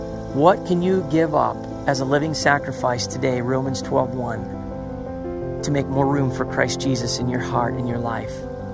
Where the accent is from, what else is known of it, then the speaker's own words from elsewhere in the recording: Cocoa Beach, Florida, United States; I grew up in Cocoa Beach and I rode some of the very first jet skis that were made right there in the ocean.